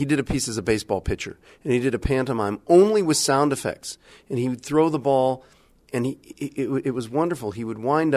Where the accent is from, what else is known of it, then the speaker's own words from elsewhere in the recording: Dayton, Ohio, United States; even if it's a comfortable middle-class context such as the one I grew up in Dayton